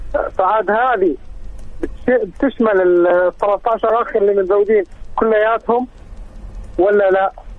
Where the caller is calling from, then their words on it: Syria; نحن 15 أخ. نحن من سوريا، الوالد الله يحفظه في سوريا.